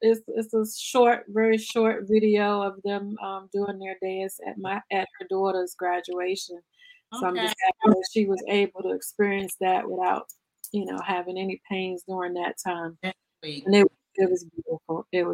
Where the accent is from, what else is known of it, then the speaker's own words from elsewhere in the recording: Richmond, Virginia, United States; I'm from Richmond, Virginia, and in that area, of course, we dance the records